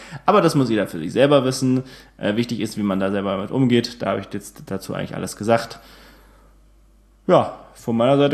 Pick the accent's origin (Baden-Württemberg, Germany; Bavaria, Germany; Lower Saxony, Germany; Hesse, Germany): Bavaria, Germany; Aschaffenburg; weil ich lebe halt da nicht mehr vor Ort. Ja, ich kann nicht spontan freitagsabends um 18 Uhr sagen, als gehen wir um 20 Uhr weg in Aschaffenburg.